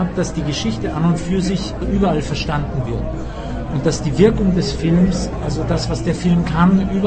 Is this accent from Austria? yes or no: yes; Austria; Man fühlt sich schon sehr zu Hause als Österreicher.